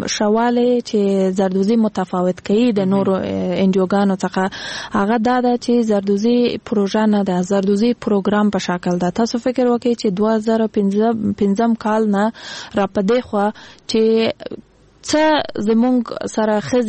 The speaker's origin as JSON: {"language": "Pashto", "region": "Kandahar", "country": "Afghanistan", "lives_now": "Kabul, Afghanistan", "said": "زه خپل د کندهار د ولایت یم او ما تحصیل د حقوق په بخش کې کړی دی د امریکایانو پانتون کې دلته په کابل کې"}